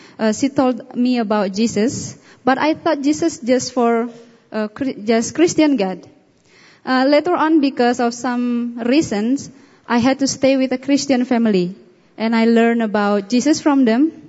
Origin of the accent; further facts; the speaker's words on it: Bali, Indonesia; As Alan mentioned before, I am from Bali. … I come from a very strict religious Balinese family. And my father was a temple priest and was a healer too.